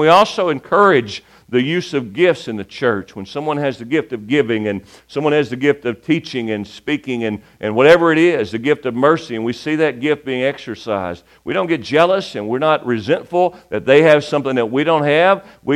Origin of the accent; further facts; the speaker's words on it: Kentucky, United States; I said, well, I'm from Kentucky.